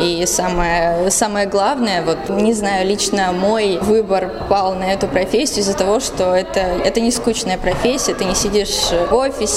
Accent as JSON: {"language": "Russian", "region": "Transnistria", "country": "Moldova", "lives_now": "Veliky Novgorod, Russia", "said": "Нет, я не из Великого Новгорода, я из Молдовы."}